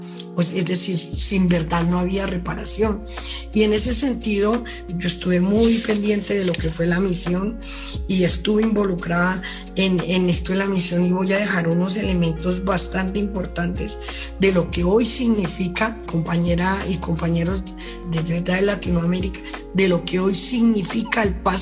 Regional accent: Colombia; además como colombianos y colombianas vivimos

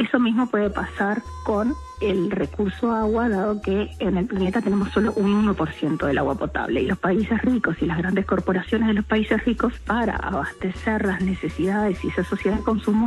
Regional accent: Uruguay; como uruguayos seguimos debatiendo, como uruguayos seguimos discutiendo. Como uruguayos en este momento estamos frente a una sequía

